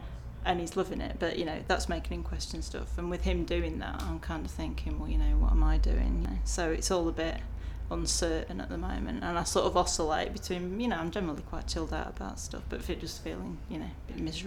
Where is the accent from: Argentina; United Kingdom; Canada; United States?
United Kingdom; Sheffield, Yorkshire and the Humber; I was born in Sheffield. I suppose originally sort of very sort of working class sort of background, you know, my sort of dad was a steel worker and both my grandfathers were steel workers, both my grandmothers were domestics